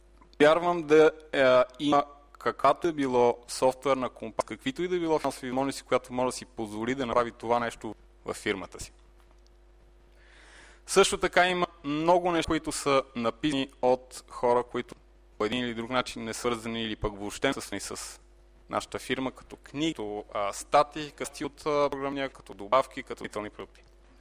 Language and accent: Bulgarian; Sofia, Sofia City, Bulgaria; Аз съм българин, роден съм и съм израсъл в София, работя тук, работя вкъщи